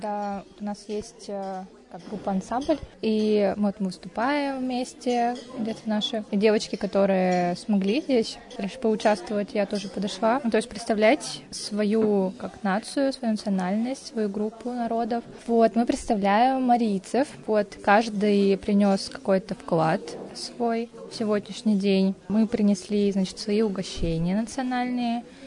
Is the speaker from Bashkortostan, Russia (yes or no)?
yes; Bashkortostan, Russia; Хотя я очень близка также и татарская культура, башкирская. Я сама из Башкирии, хотя марийка.